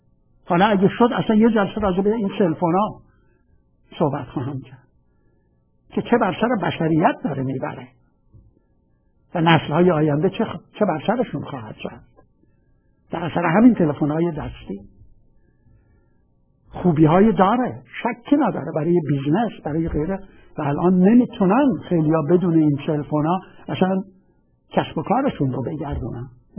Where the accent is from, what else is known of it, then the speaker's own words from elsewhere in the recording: Shushtar, Khuzestan, Iran; من در واقع در خود شهر خودمون شاهد گذار از پیش سرمایه‌داری به سرمایه‌داری وابسته بودم، که چطور صنایع کوچیک شوشتر از بین رفتن،